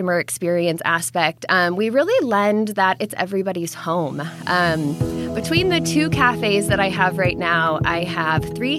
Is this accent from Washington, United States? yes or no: yes; Olympia, Washington, United States; So I grew up in Western Washington in Olympia, and I moved here in 2006 for college.